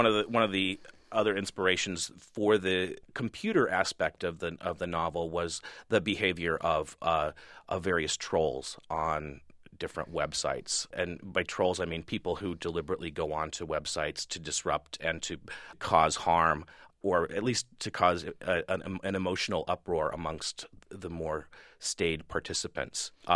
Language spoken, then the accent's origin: English; Nebraska, United States; particularly growing up in Nebraska, there isn't a lot of history that goes back beyond the settlers.